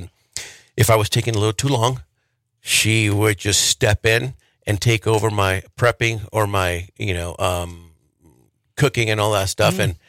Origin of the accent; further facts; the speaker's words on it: Montana, United States; offer the traditional foods that I grew up with here in Montana and this area